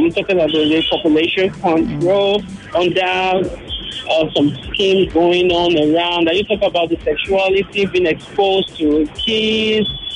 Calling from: Lagos, Nigeria; calling from Lagos.

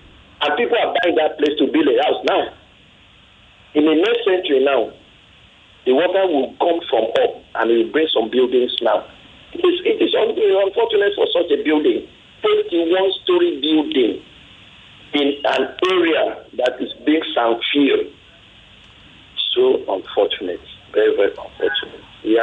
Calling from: Surulere, Lagos, Nigeria; I'm calling from Surulere.

